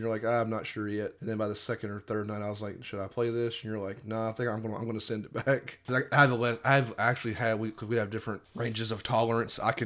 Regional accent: United States; I'm an American. What can I say?

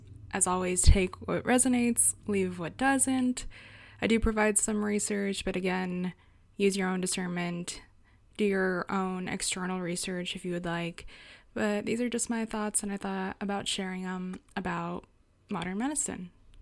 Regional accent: San Diego, California, United States; moved away as an adult; now in Las Vegas, United States; I've been in Vegas for about 6 years now. And I mean, I grew up in San Diego, but I moved here for college, and then I kind of stayed here after college, just because COVID hit.

